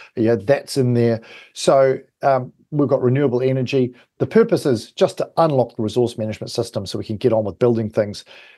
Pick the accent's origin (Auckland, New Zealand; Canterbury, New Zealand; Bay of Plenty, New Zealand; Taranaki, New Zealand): Auckland, New Zealand; Well, when I was younger, I grew up in Auckland.